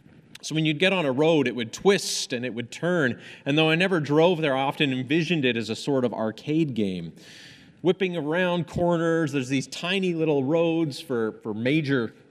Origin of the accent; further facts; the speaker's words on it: Hong Kong; So growing up in Hong Kong, one of my favorite things about it was the hills.